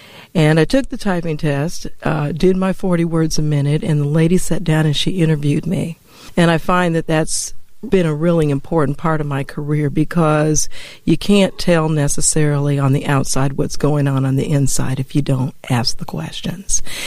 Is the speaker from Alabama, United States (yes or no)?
no; Denver, Colorado, United States; moved away as an adult; now in Atlanta, United States; I grew up in Denver, Colorado. I realized that I wanted a different kind of experience for myself.